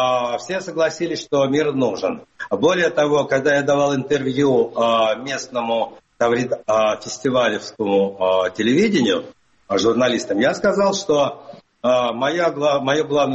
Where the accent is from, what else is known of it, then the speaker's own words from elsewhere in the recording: Kazakhstan; born there; как я в Казахстан по-российскому летаю, там, где я родился, в Казахстане.